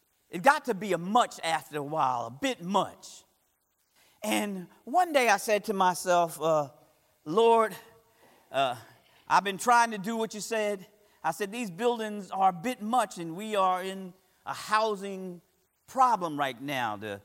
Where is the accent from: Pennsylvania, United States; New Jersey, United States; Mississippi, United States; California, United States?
New Jersey, United States; now in Palm Coast, United States; Palm Coast is a quiet town. Boy, you could barely hear a pin drop in here now. And we come from New Jersey, where there's a lot of noise.